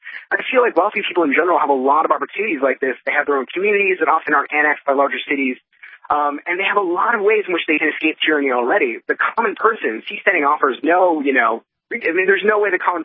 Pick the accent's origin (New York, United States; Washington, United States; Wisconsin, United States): New York, United States; I mean, I'm from New York